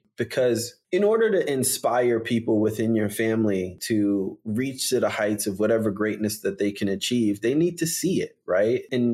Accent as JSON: {"language": "English", "country": "Jamaica", "said": "and we're from Jamaica, right? And so this notion of a family and community, you know, is really, really important to Jamaican people."}